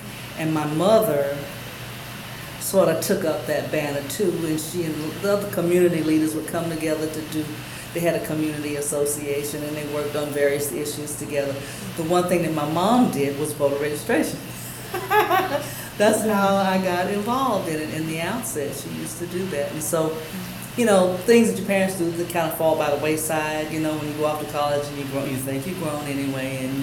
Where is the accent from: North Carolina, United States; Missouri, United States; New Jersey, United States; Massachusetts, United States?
North Carolina, United States; Huntersville; but I went to school and was raised up in the Huntersville area.